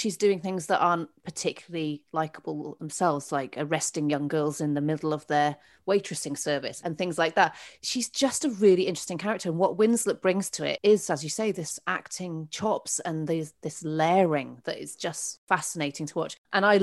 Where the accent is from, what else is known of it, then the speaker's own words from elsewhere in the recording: Yorkshire and the Humber, United Kingdom; accent: Yorkshire; I can only do that one because it's my Yorkshire accent of birth.